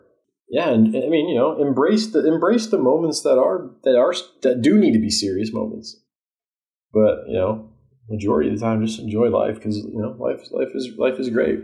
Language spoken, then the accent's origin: English; Midwest, United States; I am a Midwesterner. Like, I'm not an East Coast or a West Coast plant. You know, I'm from here